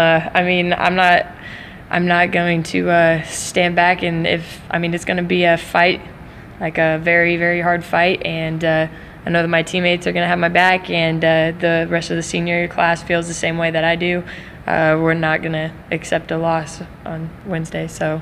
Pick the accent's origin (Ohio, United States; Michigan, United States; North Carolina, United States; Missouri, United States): Missouri, United States; I grew up in Missouri, so I was a Mizzou fan growing up